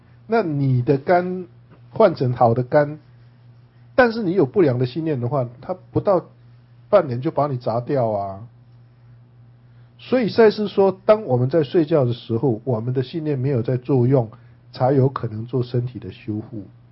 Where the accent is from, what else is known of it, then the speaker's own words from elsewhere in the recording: Taiwan; 尤其我们台湾人有一阵子很喜欢到中国道去换肝啊换肾啊